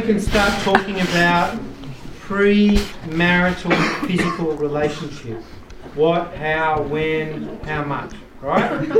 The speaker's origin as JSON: {"language": "English", "town": "Sydney", "region": "New South Wales", "country": "Australia", "tie": "born there", "said": "I'm going to remind all of you here, I was born in Australia."}